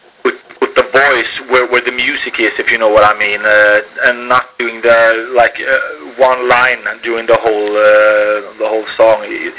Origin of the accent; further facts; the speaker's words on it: Trollhättan, Västra Götaland, Sweden; when they played in my hometown at Trollhättan.